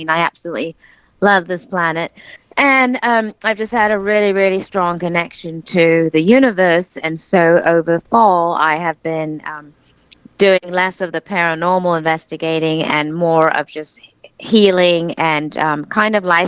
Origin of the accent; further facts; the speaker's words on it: Denmark; English is a second language; I'm from Denmark